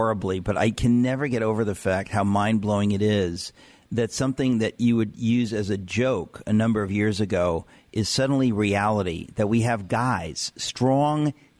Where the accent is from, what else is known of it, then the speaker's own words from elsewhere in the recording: Danbury, Connecticut, United States; Because this concerns, part of it concerns my hometown of Danbury, Connecticut.